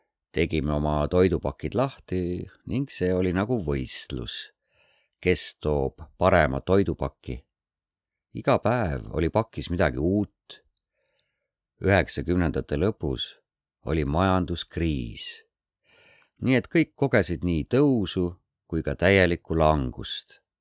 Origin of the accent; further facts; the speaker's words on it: Jeonju, North Jeolla, South Korea; Estonian is a second language; now in Estonia; ning ma tulin siia Lõuna-Koreast. Mu kodulinn Jeonju asub lõunas ning ta on umbes sama suur kui Tallinn, kuigi Koreas peetakse seda pigem väikseks.